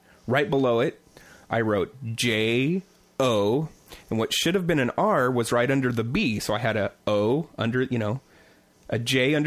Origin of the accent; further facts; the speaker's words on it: Brownsville, Oregon, United States; So the story is where I grew up in Oregon. Is in a little town called Brownsville, and there was a hill.